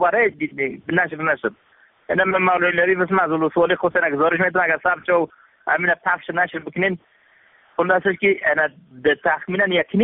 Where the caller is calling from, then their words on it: Kabul, Afghanistan; از کابل زنگ می زنم.